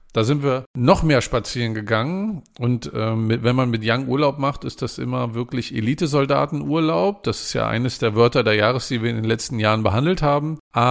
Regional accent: Northern Germany, Germany; was ich als Norddeutscher ganz gut finde.

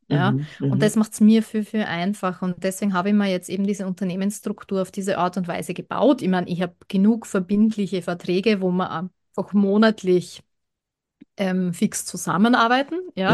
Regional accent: Austria; wie es bei uns in Österreich ist.

